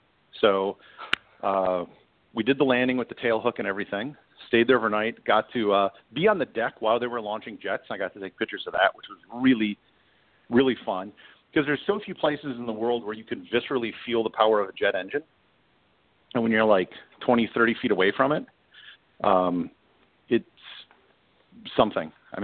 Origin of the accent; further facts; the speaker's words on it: Midwest, United States; I grew up in the Midwest, so I didn't know any better.